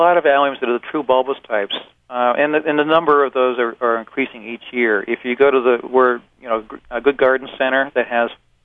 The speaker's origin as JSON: {"language": "English", "town": "Long Island", "region": "New York", "country": "United States", "tie": "born or raised there", "lives_now": "Shaker Heights, United States", "said": "the lawn has been a part of my life since I was a little kid growing up on Long Island."}